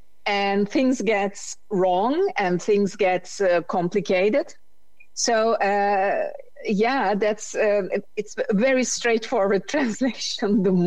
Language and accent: English; Turkey; English is a second language; now in Netherlands; I'm from Turkey, I'm Turkish, and I'm living approximately 20 years in the Netherlands. So I have a multi-language life.